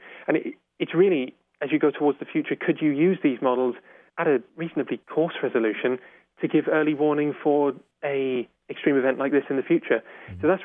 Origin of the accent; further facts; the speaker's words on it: United Kingdom; I'm from Britain, that's right, it's certainly not as cold.